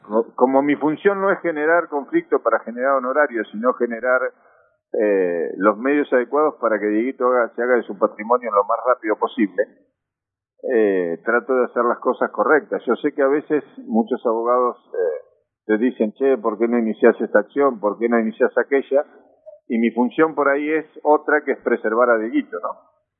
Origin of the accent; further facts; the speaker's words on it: General Belgrano, Buenos Aires Province, Argentina; en los años que me crié en General Belgrano